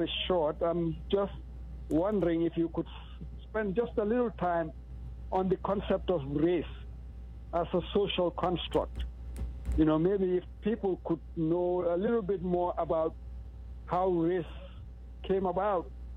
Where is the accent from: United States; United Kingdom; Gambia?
Gambia; I'm from the Gambia, British West Africa, mm-hmm. and I attended CHOAT in Wallingford, Connecticut